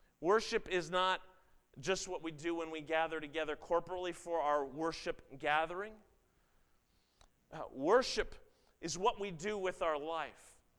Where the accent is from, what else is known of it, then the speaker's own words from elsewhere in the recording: Toronto, Ontario, Canada; I grew up in the Toronto area